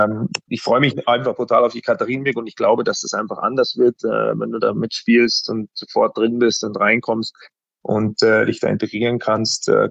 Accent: Bavaria, Germany; wie man so schön sagt bei uns in Bayern, der Depp

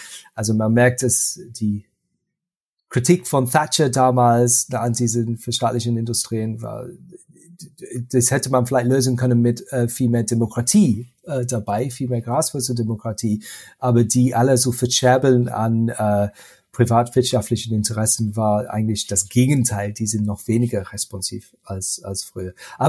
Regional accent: Germany; Nicht wie bei uns in Deutschland oder in Österreich, nehme ich an auch.

